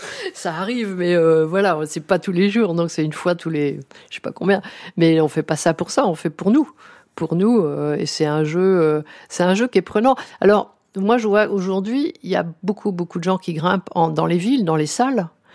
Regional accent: Fontainebleau, Île-de-France, France; quand j'étais gamine à Fontainebleau

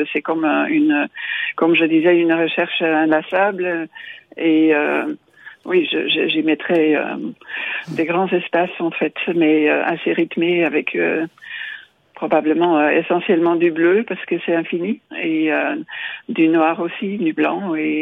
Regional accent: Belgium; also born or lived in England; now in France; je suis belge. J'ai fait un parcours en Angleterre aussi.

